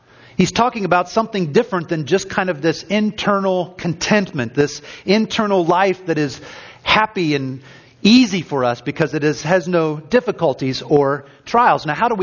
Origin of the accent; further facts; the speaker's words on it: Indiana, United States; now in Minnesota, United States; When I was younger, in the early 1980s, growing up in Indiana, the big thing that you do and enjoy watching is basketball. It's as big there in Indiana as hockey or football is here in Minnesota.